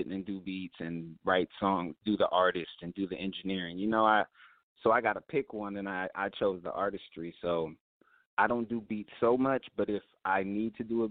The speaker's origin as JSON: {"language": "English", "town": "Sacramento", "region": "California", "country": "United States", "tie": "born or raised there", "said": "But me personally, I've never lived in Oakland I just visited it as a kid. But I grew up in Sacramento."}